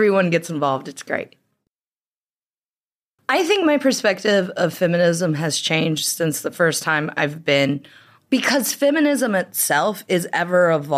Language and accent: English; United States; now in United Kingdom; as an American who lives in Britain, there is no Thanksgiving